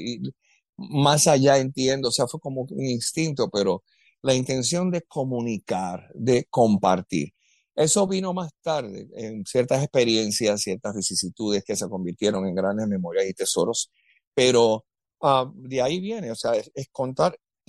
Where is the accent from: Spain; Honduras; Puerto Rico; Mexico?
Puerto Rico; siendo nacido y criado en Puerto Rico